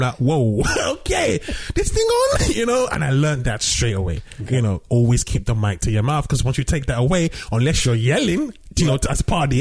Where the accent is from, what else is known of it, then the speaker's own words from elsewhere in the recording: London, United Kingdom; growing up in London as a Nigerian.